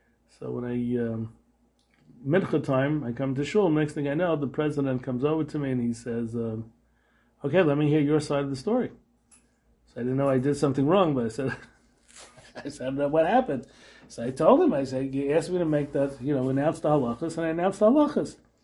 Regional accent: Brooklyn, New York, United States; I remember when I first moved into the neighborhood, I came from Brooklyn.

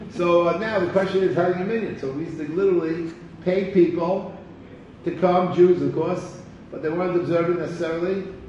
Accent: Bronx, New York, United States; When I was growing up in the Bronx, and I grew up in the Bronx in an area.

